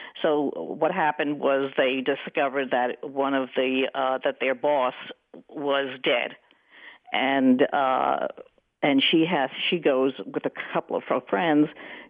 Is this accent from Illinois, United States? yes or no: no; Briarcliff Manor, New York, United States; I was brought up in Briarcliff Manor, which is a suburb of New York City